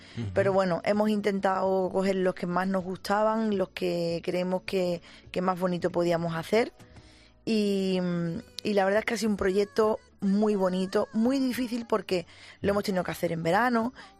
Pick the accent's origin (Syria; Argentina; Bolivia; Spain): Spain; Andalusia; verdad que en Andalucía tenemos todos mucha costumbre de, además de celebrar todo